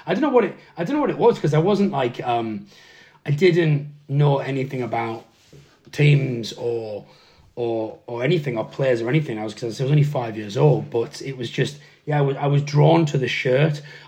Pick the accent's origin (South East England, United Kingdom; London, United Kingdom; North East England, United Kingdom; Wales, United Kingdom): North East England, United Kingdom; Darlington; I am. Yeah, I'm from Darlington. Yeah.